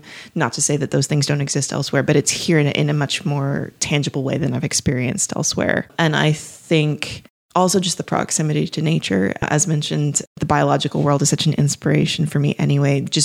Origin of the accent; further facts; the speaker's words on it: Los Angeles, California, United States; I grew up in Los Angeles and I bounced around a lot after that, but I was often in big cities.